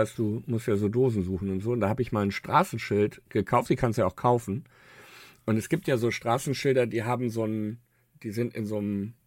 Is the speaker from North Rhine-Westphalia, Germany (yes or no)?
yes; Bielefeld, North Rhine-Westphalia, Germany; in meiner Heimatstadt Bielefeld ist jemand geblitzt worden